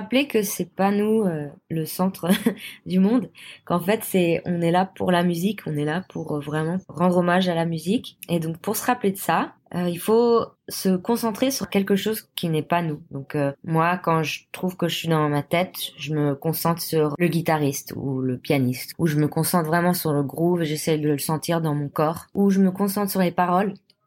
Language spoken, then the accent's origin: French; Samois-sur-Seine, Île-de-France, France; J'ai grandi à Samoa-sur-Seine